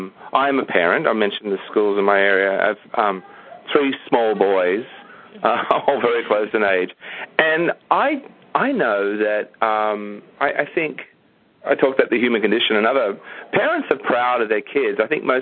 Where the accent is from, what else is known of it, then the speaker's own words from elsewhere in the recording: Australia; Growing up in Australia, it was just like, well, you know, it's none of my business.